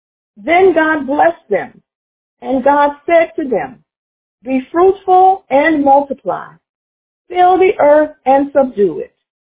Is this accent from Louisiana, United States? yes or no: yes; New Orleans, Louisiana, United States; Prophetess mentioned in my bio that I'm from New Orleans originally